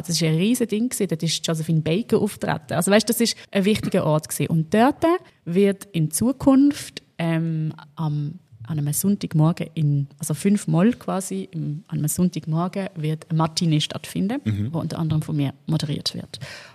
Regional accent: Basel, Basel-Stadt, Switzerland; Es gibt ein Projekt, das ist in meiner Heimatstadt in Basel.

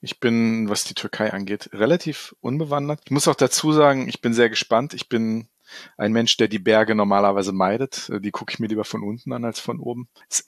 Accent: Northern Germany, Germany; Ich bin Norddeutscher.

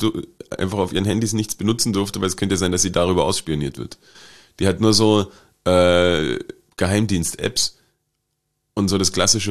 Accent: Wittenberg, Saxony-Anhalt, Germany; Ich muss es aber eigentlich nur deswegen empfehlen, weil meine Heimatstadt drin vorkommt.

